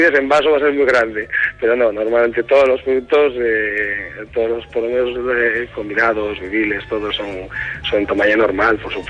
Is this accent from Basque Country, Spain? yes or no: yes; Bilbao, Basque Country, Spain; en principio somos de casa, somos de Bilbao todos